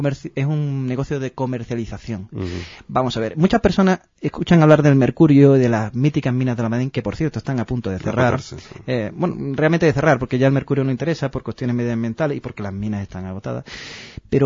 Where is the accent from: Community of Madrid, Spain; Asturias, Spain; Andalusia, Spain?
Andalusia, Spain; Huelva; born there; moved away; Yo nací en Huelva, aunque llevo mucho tiempo fuera de allí, viajando, y finalmente he recalado la Universidad de Murcia